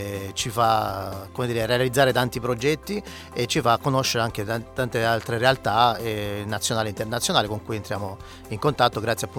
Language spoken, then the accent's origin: Italian; Castrignano, Apulia, Italy; anche io sono di Castrignano, mia madre è di Martano